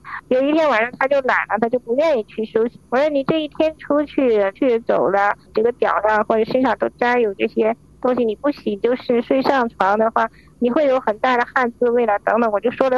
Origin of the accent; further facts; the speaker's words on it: North China, China; 因为他是南方人，我是北方人，无论是饮食上啊，还是生活起居等等，全都不一样